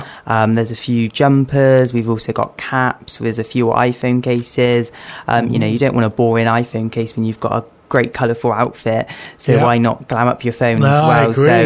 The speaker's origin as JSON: {"language": "English", "town": "Bristol", "region": "South West England", "country": "United Kingdom", "tie": "born or raised there", "said": "So I grew up in Bristol, I've always lived in Bristol. I went to school in Porter's Head, and then I went to college at SGS"}